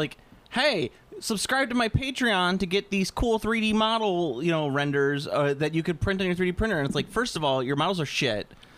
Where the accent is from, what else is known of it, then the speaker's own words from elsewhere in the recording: Chicago, Illinois, United States; I know, because we're from Chicago, and we can eat a lot of sausage.